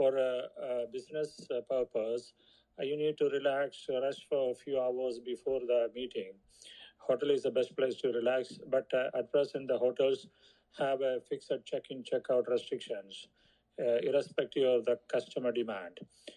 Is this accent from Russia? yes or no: no; Melbourne, Victoria, Australia; I'm from Melbourne, Australia.